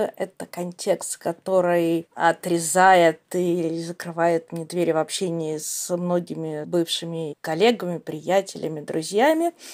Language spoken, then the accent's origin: Russian; Israel; когда училась в Израиле, училась в религиозной школе, которая принадлежала религиозному сионизму, Бней Акива движения.